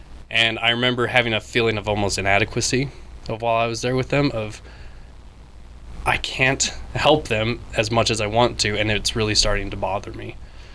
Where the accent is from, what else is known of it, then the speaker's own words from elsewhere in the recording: Wyoming, United States; So, like I said, I am from Wyoming